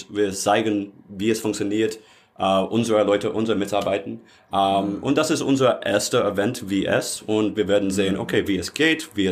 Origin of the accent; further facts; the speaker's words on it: England, United Kingdom; German is a second language; now in Germany; Ja, mein Deutsch ist nicht perfekt, also wir wissen. So. Ja, ich komme aus England. Ich habe halt seit schon 7 Jahren in Deutschland gewohnt.